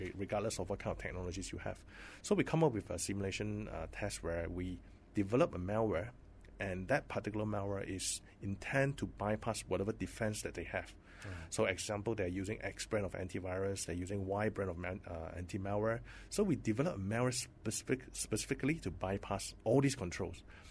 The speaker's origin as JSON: {"language": "English", "country": "Malaysia", "said": "And especially when you talk about security, people, being Malaysian, we are more like reactive."}